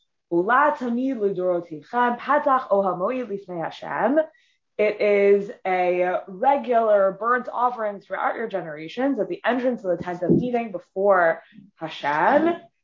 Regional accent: Newton, Massachusetts, United States; I see a lot of people here from Newton, Massachusetts, which is my hometown.

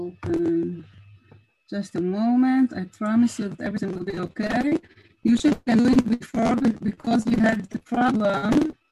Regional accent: Alon Shvut, Judea and Samaria Area, Israel; So I'm here from Alon Shvut, from Israel. I'm very Israeli, and I'm talking to you.

